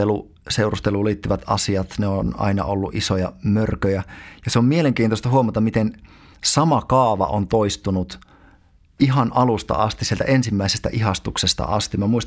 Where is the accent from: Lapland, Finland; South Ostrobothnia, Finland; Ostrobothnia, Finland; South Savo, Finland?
Lapland, Finland; Kemijärvi; Mä oon kotoisin Kemijärveltä, Lapista, verrattain tavallisesta, aika pienituloisesta perheestä.